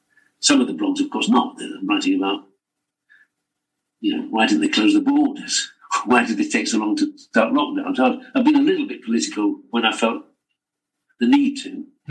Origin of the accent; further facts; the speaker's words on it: Bradford, Yorkshire and the Humber, United Kingdom; I didn't like school, but I love growing up in Bradford.